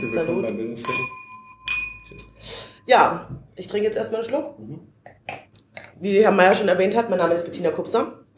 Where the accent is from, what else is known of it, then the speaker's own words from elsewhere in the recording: Austria; moved away as an adult; now in Hamburg, Germany; Also ich komme aus Österreich. Ursprünglich.